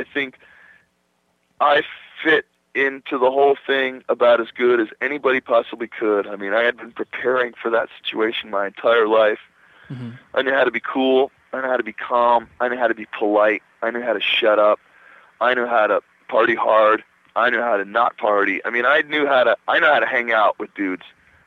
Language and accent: English; New Jersey, United States; And I'm pretty straight. I'm from New Jersey. I just kind of call it how it is.